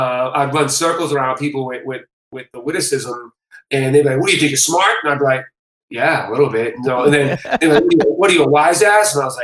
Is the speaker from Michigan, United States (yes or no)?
no; Boston, Massachusetts, United States; born there; Yeah, I was born in Boston.